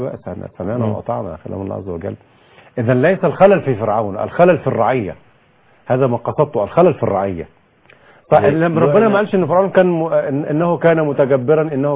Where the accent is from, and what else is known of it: Egypt